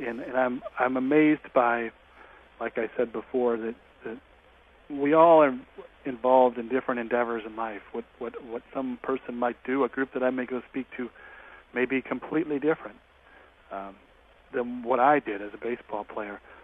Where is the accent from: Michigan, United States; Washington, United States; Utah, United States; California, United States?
Michigan, United States; both from growing up in Michigan to the major leagues